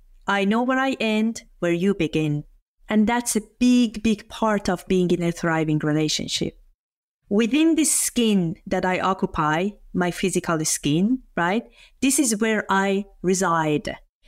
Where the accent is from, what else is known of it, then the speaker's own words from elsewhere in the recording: Iran; I'm coming from Iran. Many people think that, you know, a woman from Iran, how come you talk about sex?